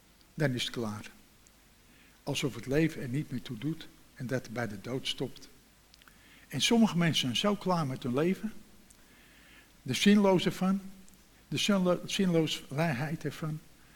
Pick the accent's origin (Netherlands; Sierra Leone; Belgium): Netherlands; Amsterdam, North Holland; also born or lived in Vinkeveen; Ik ben in Amsterdam geboren en toen zijn we in Vinkeveen gewoond op de kerklaan tegenover de katholieke kerk.